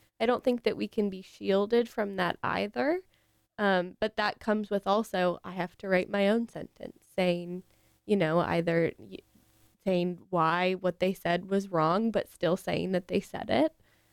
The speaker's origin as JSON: {"language": "English", "town": "Seattle", "region": "Washington", "country": "United States", "said": "I was a reporter in Everett, and that felt small to me because I'm from Seattle."}